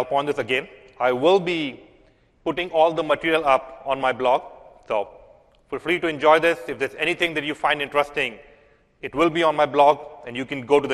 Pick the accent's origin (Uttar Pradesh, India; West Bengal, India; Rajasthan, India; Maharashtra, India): Maharashtra, India; Pune; I come from a city of Pune. That's my hometown.